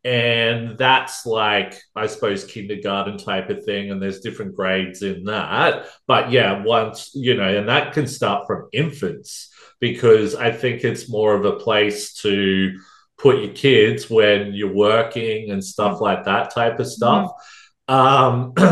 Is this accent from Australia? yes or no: yes; Australia; accent: Australian; I'm from Australia, if you can't tell by my accent. pretty strong accent, I might say.